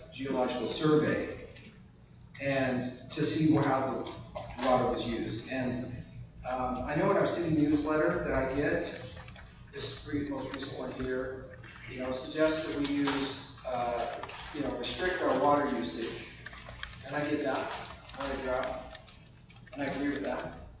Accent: Canada; if you're in Canada, I'm from Canada

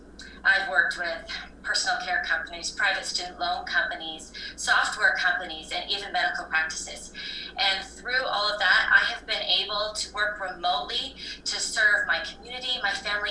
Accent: Provo, Utah, United States; I am a native, Utah-born. I am from Provo, and like many of you, I attended BYU

